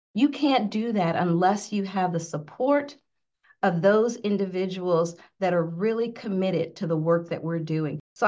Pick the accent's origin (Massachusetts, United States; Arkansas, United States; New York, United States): Arkansas, United States; I grew up in Arkansas, and so I grew up in a primarily rural state.